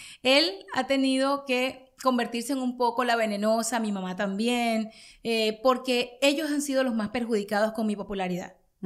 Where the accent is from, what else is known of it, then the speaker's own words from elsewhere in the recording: Caracas, Capital District, Venezuela; yo me crié en los Jardines del Valle, ¿no? En Venezuela, en la parte oeste de la ciudad, en la capital.